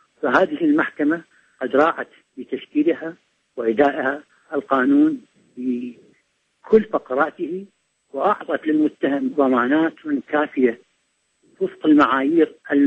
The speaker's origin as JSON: {"language": "Arabic", "country": "Iraq", "said": "وهذا ما نفتخر به كعراقيين نحن"}